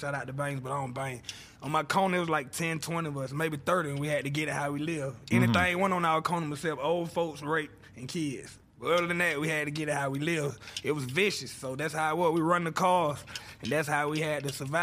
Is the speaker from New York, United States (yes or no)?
no; Atlanta, Georgia, United States; Yeah, Zone 6.